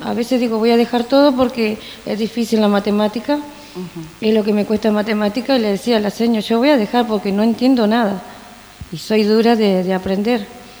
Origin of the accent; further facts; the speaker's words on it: Villa Paranacito, Entre Ríos, Argentina; Porque soy de Villa Paranacito.